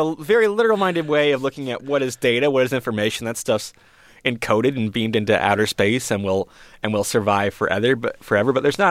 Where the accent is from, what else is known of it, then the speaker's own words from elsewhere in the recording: Michigan, United States; I grew up in Michigan.